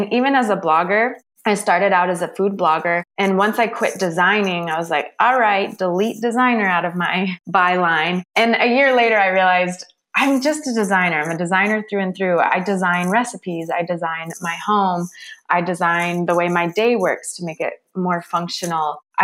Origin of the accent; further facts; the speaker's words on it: Texas, United States; also born or lived in Colorado, United States; I'm not a Texan, but I grew up in Texas.